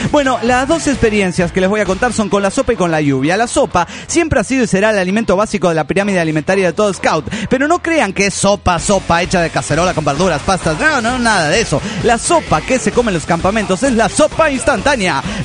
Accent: Villahermosa, Tabasco, Mexico; now in Mexico City, Mexico; Bueno, digo de Villahermosa porque ahora en Semana Santa estoy en Villahermosa, mi tierra natal. Aunque últimamente estoy chambeando y todo en el DF, ¿no?

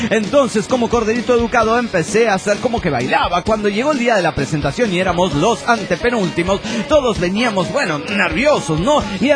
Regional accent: Guatemala; Estaba en sexto y era el Día de la Madre en Guatemala. Yo soy guatemalteco de nacimiento.

